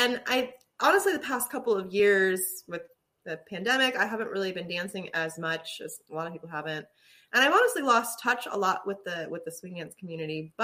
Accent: Arizona, United States; now in Los Angeles, United States; No, I grew up in Arizona.

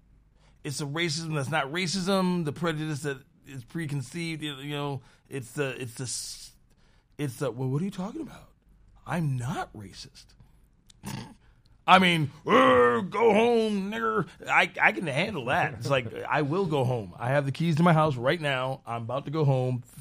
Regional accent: Norfolk, Minnesota, United States; I'm 47, so what I thought was old when I was young, growing up in Norfolk, Minnesota

